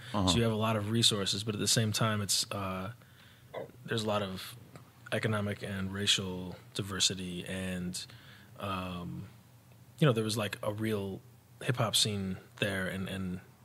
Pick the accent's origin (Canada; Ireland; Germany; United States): United States; Chicago, Illinois; also born or lived in Vermont / Evanston; I'm from Chicago. I was born in Chicago. We moved out of state, so I lived in Vermont a couple of years when I was a kid, and then we moved back to Chicago, and I ended up going to junior high and high school in Evanston